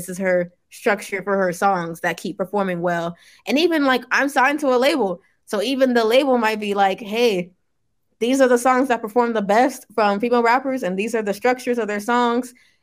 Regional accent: Nigeria; Yeah, I think that was definitely a thing, especially being Nigerian. So I went to a Nigerian church, and sometimes my aunties would be like, oh, you're still doing the rapping thing?

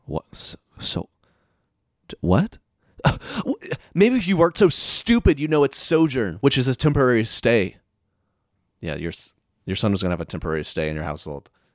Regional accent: the South, United States

